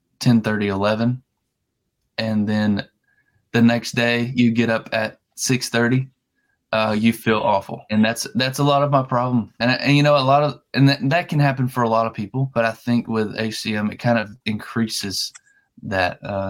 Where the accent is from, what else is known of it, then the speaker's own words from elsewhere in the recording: Alabama, United States; The only reason I sound country is because I'm from Alabama.